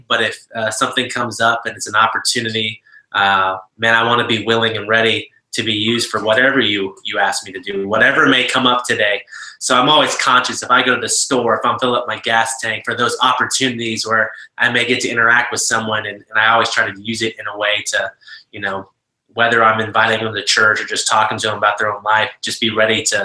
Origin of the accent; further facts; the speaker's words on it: United States; As you can tell, I'm not from Alabama. My accent definitely gives that away, or lack thereof.